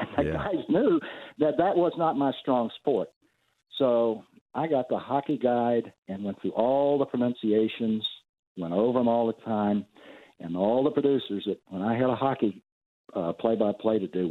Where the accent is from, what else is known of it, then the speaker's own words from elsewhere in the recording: Kentucky, United States; you know my background, right? I'm from Kentucky.